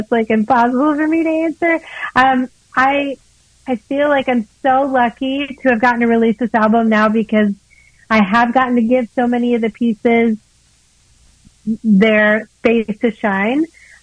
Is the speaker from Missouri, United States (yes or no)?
no; Arkansas, United States; also born or lived in Alaska; I grew up in Alaska until I was 7, and then moved back to Arkansas where my family is from, and lived from there on out on my grandfather's cattle farm